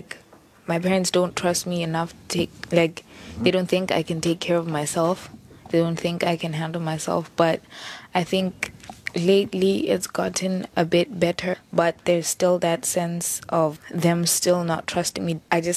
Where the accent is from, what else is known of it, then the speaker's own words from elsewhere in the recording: Lesotho; I'm from Lesotho, and it's been great meeting you guys.